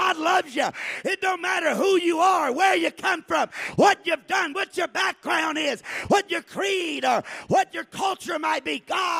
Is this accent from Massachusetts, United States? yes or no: no; Louisiana, United States; Now, I was raised in South Louisiana. They call me a Cajun.